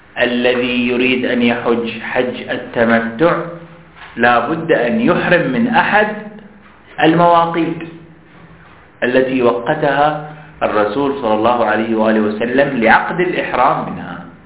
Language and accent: Arabic; Bahrain; يعني نحن الآن من البحرين